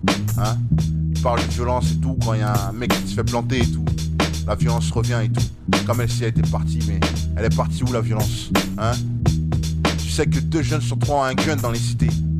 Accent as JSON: {"language": "French", "town": "Paris", "region": "Île-de-France", "country": "France", "tie": "born or raised there", "said": "Moi, je viens de Paris, hein? Je viens de Paris, je suis arrivé dans le 19, dans ma tête, j'avais 5 piges et j'en ai 23"}